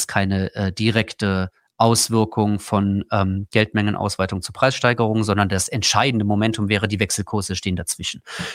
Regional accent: Austria; Und ich sehe als Österreicher grundsätzlich einen kausalen Effekt dazu.

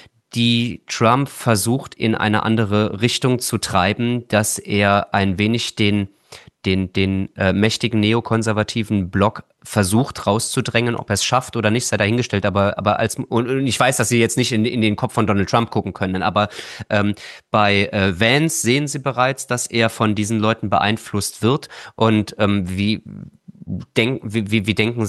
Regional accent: Trier, Rhineland-Palatinate, Germany; Ja, es erinnert mich, weil ich komme aus Trier

